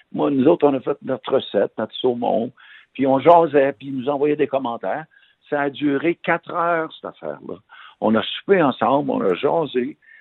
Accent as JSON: {"language": "French", "town": "Montreal", "region": "Quebec", "country": "Canada", "tie": "born or raised there", "said": "J'ai grandi, moi, à Montréal. Je suis né à Montréal, ouais, dans le quartier Villeray."}